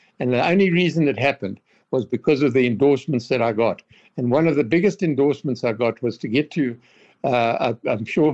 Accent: Zimbabwe; moved away as an adult; also born or lived in Zambia; now in South Africa; I'm originally from, I was born in Zambia and grew up in Zimbabwe, then Rhodesia, went to school there. And as you rightly say, went to University of Cape Town in 1962. But came to the Eastern Cape, where I got a job with the spa wholesaler here in 1969

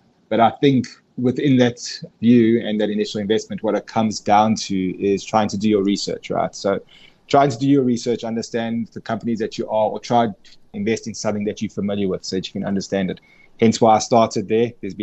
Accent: Johannesburg, Gauteng, South Africa; I'm Joburg born and raised. I spent my whole life essentially within Johannesburg.

